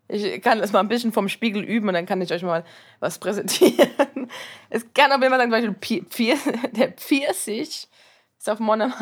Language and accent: German; Mannheim, Baden-Württemberg, Germany; accent: Mannheim; ich komme halt aus Mannheim. Vierenheim, Mannheim. Also, so bin ich halt.